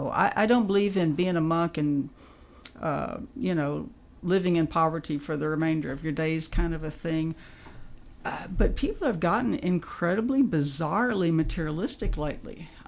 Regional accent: Houston, Texas, United States; I remember I grew up in Houston, so you know you had a lot of frantic frenzy there.

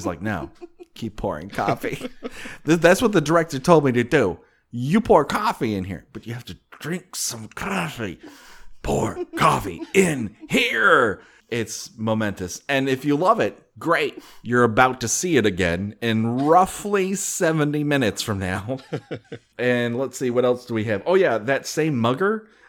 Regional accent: Canada; I'm Canadian. What do I know?

